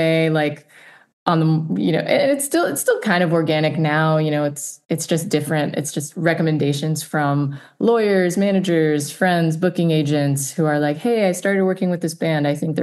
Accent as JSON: {"language": "English", "town": "Miami", "region": "Florida", "country": "United States", "tie": "born or raised there", "lives_now": "New York, United States", "said": "Especially because I grew up in Miami where every second or third person is Cuban. There's such a big Cuban community there."}